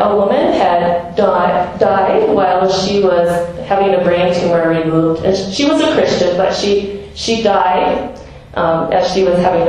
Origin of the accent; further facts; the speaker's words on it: Minnesota, United States; for me, I grew up, you know, I'm white, I'm from Minnesota.